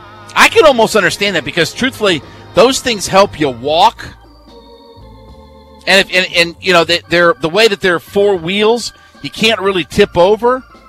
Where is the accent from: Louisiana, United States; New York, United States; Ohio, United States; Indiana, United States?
Ohio, United States; Canton; I know, for all you Yankees, and look, I'm a Yankee. I was born and raised in Canton, Ohio.